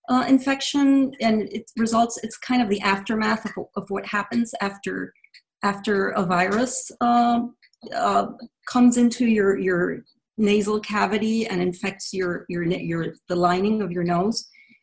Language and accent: English; Venezuela; also born or lived in New York; now in United States; So my mother is Venezuelan, my father is Jewish. I was raised secular, so I was raised in Venezuela. Then I came to live in the United States. I was actually born here in New York.